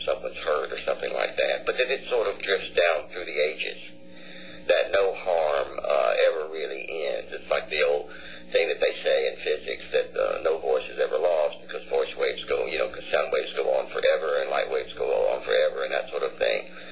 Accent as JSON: {"language": "English", "town": "Fort Payne", "region": "Alabama", "country": "United States", "tie": "born or raised there", "said": "That is very much my hometown of Fort Payne, Alabama."}